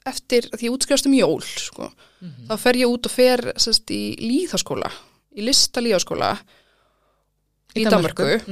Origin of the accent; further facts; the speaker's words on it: Capital Region, Iceland; Ég er fædd árið 1986 og ég uppalinn í Grái. Mamma og pappi byggðu hús þar, svona 91-2, flutti ég þangað og fór gekk í Hamraskóla.